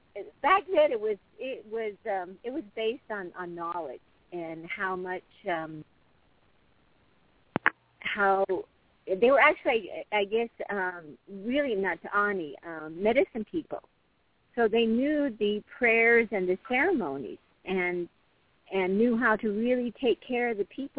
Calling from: Window Rock, Arizona, United States; And I'm calling in from Window Rock, Arizona.

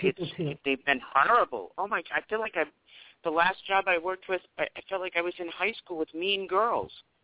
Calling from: Rhode Island, United States; In Rhode Island.

